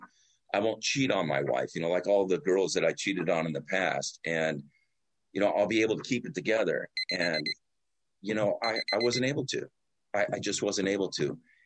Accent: Los Angeles, California, United States; I grew up in Los Angeles and, you know, I grew up in the Valley and we used to cruise Van Nuys Boulevard

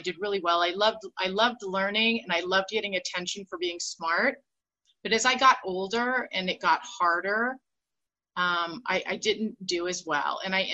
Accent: California, United States; I grew up in the San Fernando Valley. I'm a Valley girl. And we moved around a lot when I was a kid.

